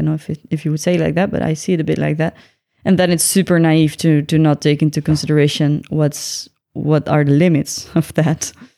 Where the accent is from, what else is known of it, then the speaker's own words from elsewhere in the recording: Netherlands; English is a second language; it makes me think of I'm from the Netherlands